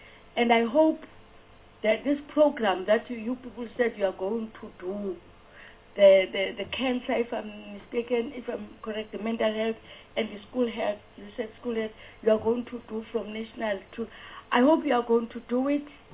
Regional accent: Eastern Cape, South Africa; I become uncomfortable. I'm coming from Eastern Cape.

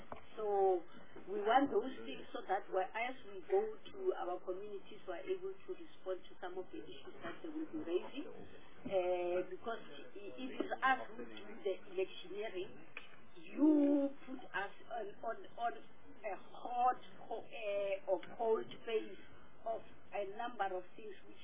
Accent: North West, South Africa; I can't visit Northwest, my hometown, because you did not do the bridges as what you said.

